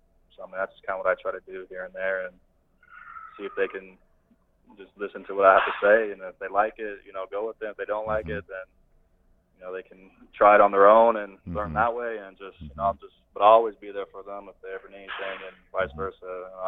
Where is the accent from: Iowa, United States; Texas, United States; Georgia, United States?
Iowa, United States; Cedar Rapids; also born or lived in Minnesota; People because I was born in Minnesota, so on the scoreboards around the stadiums, it kind of says, you're from Minneapolis. I was like, no, I'm from Iowa, Cedar Rapids. It'll always be a part of me, and I love going back home.